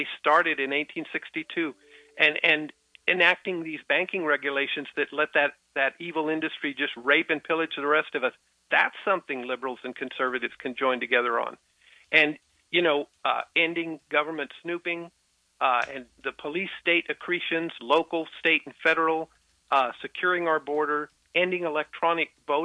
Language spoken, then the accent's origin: English; Texas, United States; I was born in Texas. I lived on a ranch outside Laredo, and that's down on the Mexico border. For 47 years, I lived on the Big O Ranch.